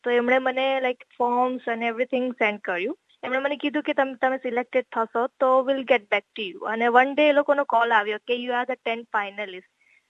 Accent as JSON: {"language": "Gujarati", "town": "Surat", "region": "Gujarat", "country": "India", "moved": "as an adult", "lives_now": "Perth, Australia", "said": "હું સુરતથી આવું છું, બેઝિકલી ગુજરાતી છું … હું સુરતથી 2009 ઓસ્ટ્રેલિયા આવી. મેં સુરતમાં બેચલર ઇન કોમર્સ કમ્પ્લીટ કર્યું"}